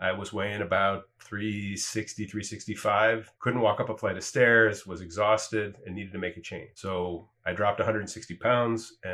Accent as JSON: {"language": "English", "town": "Cleveland", "region": "Ohio", "country": "United States", "tie": "born or raised there", "also_born_or_lived": "Florida", "said": "Sure. I grew up in Cleveland, Ohio, and went to Southern Ohio for undergrad, ended up in Florida where I went to grad school."}